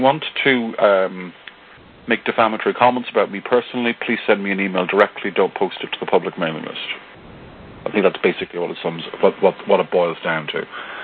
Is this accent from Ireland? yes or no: yes; Ireland; Now, please bear in mind, I am Irish, which means I can talk the hind legs off a donkey